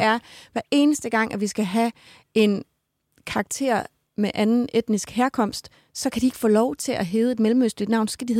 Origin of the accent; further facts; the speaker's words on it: Horsens, Central Denmark Region, Denmark; Jeg kommer jo fra Horsens, sagde jeg.